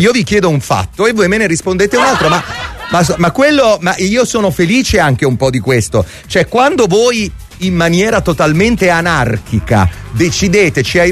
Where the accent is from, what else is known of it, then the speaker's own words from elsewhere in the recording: Naples, Campania, Italy; Siamo napoletani.